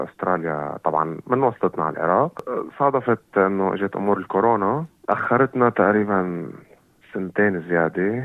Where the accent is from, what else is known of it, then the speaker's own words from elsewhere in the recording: Homs, Homs Governorate, Syria; من سوريا، عمري 24 سنه، من حمص، مدينه حمص.